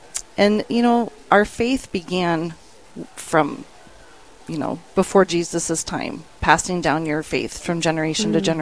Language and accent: English; Dickinson, North Dakota, United States; born there; also born or lived in Colorado; I was born here in Dickinson, went to DSU, got my degree in elementary education.